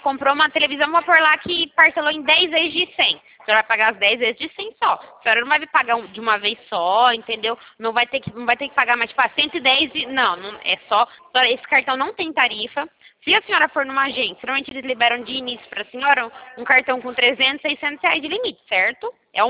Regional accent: Americana, São Paulo, Brazil; Eu sou de Americana.

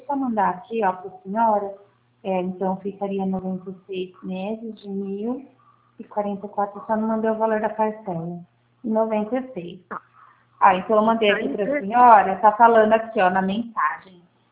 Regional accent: Botucatu, São Paulo, Brazil; Eu sou de Botucatu.

